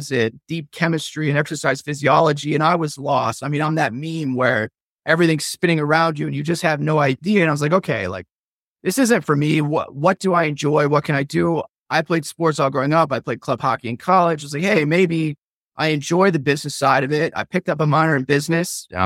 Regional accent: Denver, Colorado, United States; And again, growing up in Denver, I played hockey. I was a diehard Avs fan, a diehard Nuggets fan.

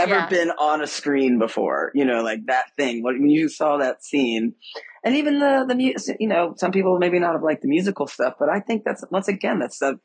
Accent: New York, United States; born there; I have no particular tie to the Giants, but like I was born in New York.

